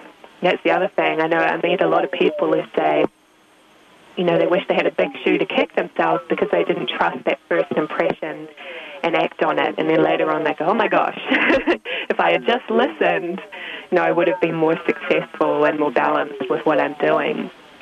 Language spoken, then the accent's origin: English; New Zealand; moved away as an adult; also born or lived in United Kingdom; now in United States; I first left my home country of New Zealand, and I lived in the UK first, and then I moved to the United States